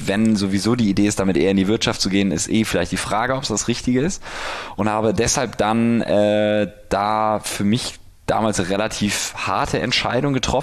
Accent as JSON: {"language": "German", "region": "Hamburg", "country": "Germany", "lives_now": "Berlin, Germany", "said": "ich komme aus Hamburg, bin 31"}